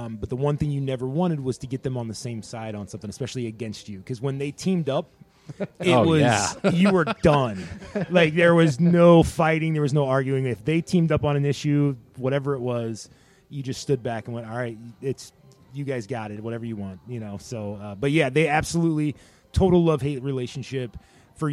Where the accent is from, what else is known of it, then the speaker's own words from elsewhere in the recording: Indiana, United States; And, you know, I'm from Northern Indiana, and my parents would love for it to come to like South Bend